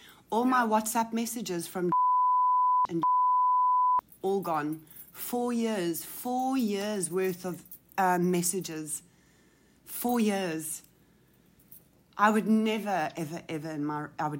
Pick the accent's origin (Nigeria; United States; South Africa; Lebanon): South Africa; I'm Afrikaans. I'm South African.